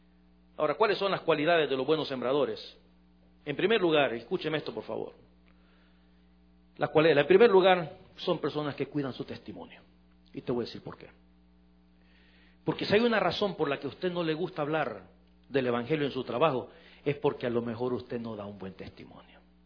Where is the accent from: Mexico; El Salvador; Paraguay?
El Salvador; en mi país, en El Salvador